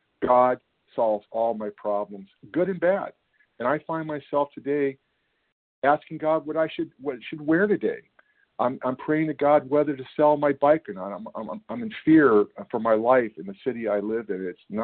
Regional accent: California, United States; I'm from California.

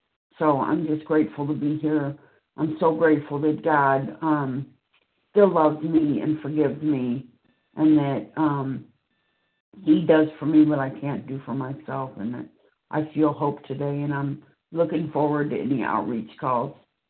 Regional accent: Missouri, United States; I am from Missouri

